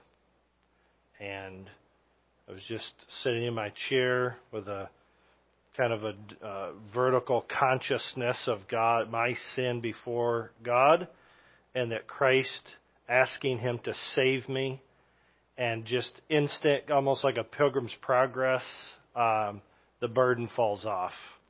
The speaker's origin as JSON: {"language": "English", "region": "Michigan", "country": "United States", "also_born_or_lived": "Oregon", "moved": "as an adult", "said": "We lived in Oregon for 12, 13 years in two different stints. We're both originally from Michigan. Moved out in 2005 and pastored in Medford."}